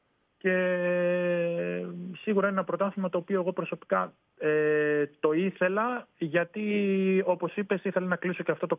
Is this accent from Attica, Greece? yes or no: no; Kalamata, Peloponnese, Greece; Καλαμάτα είναι η πόλη μου. Αγαπημένη Καλαμάτα.